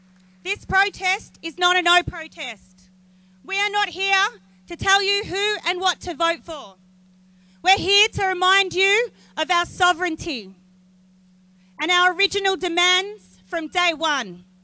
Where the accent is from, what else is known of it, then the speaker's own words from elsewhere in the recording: Victoria, Australia; I'm a black activist with a strong lineage. I come from the Gunai and Gunditjmara people.